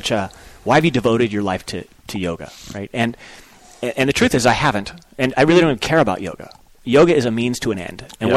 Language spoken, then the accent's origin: English; Manhattan Beach, California, United States; And I was thinking Southern California because I grew up in Manhattan Beach.